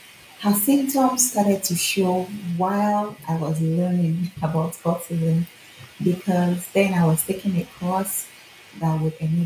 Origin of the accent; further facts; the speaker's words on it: Nigeria; now in Finland; I am Nigerian, but I have lived in Finland for 8 years